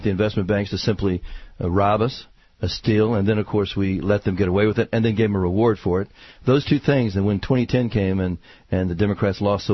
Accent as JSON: {"language": "English", "town": "Richmond", "region": "Virginia", "country": "United States", "tie": "born or raised there", "said": "Yes, I was born and raised in Highland Park, Churchill, in Richmond, Virginia"}